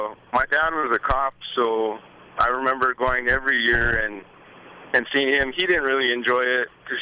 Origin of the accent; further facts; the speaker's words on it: Santa Fe, New Mexico, United States; being born and raised in Santa Fe, I think zozobra, you know, is for kids